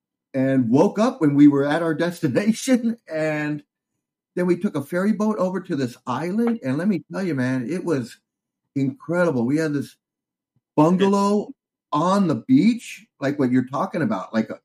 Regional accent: California, United States; now in Thailand; growing up in California and, I would say most of the world, people go to the beach and they lay out on the sun

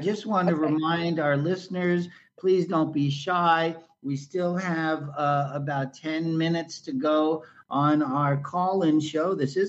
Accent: New York, United States; growing up in the Bronx, New York, okay, and my parents being blue-collar workers and so on.

